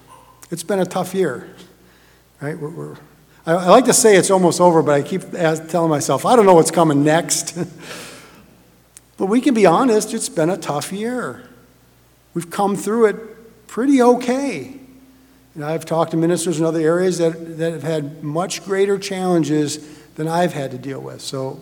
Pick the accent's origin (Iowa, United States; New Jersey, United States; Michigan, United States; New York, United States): Michigan, United States; My wife and I grew up just outside of the Detroit area and often attended either one of the Detroit congregations or the Ann Arbor, Michigan congregation.